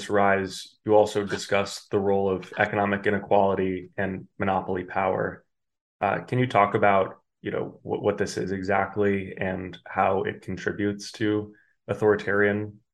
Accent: United States; as I'm an American

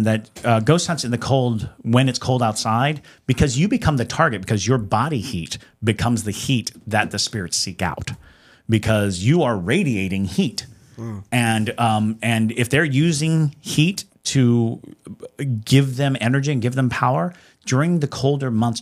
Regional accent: New England, United States; born there; I mean, I was born in New England, but I have long since adapted to the warmer weather.

